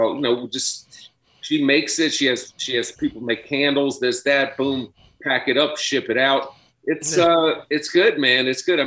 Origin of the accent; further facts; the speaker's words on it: Washington, District of Columbia, United States; now in New York, United States; In Washington D.C. My dad's from East New York. He moved from Saratoga and Pitkin Avenue. Mm-hmm. He moved to D.C. That's where I grew up. And then I moved to New York, and I stayed in the city a little bit.